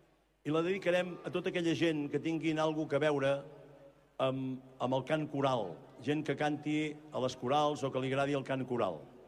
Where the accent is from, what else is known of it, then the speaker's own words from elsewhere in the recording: Calella de Palafrugell, Catalonia, Spain; una manera d'aquelles antigues que cantàvem quan érem petits a Calella de Palafrugell